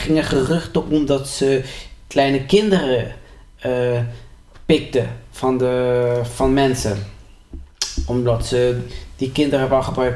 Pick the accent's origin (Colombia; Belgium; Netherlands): Colombia; Dus ik kom uit Colombia. Ik was zo'n 10e jaar in Colombia opgegroeid.